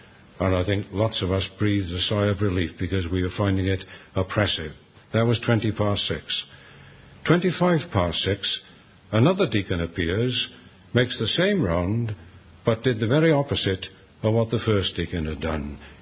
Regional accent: Cardiff, Wales, United Kingdom; I remember in the church in which I was brought up in Cardiff, when I was a teenager

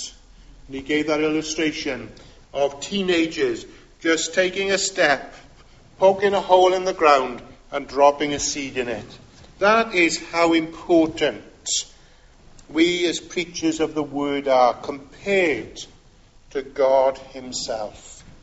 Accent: Wales, United Kingdom; Most of you know that I come from Pembrokeshire, and Milford Haven apparently is one of the deepest water channels in the world.

